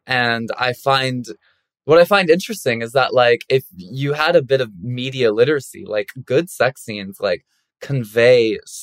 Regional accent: the South, United States; Might be because we're from the South

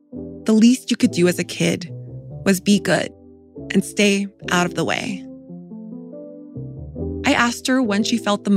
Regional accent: California, United States; born there; She came to this country and settled in LA County when she was 21 years old in the mid-80s. I was born a few years later.

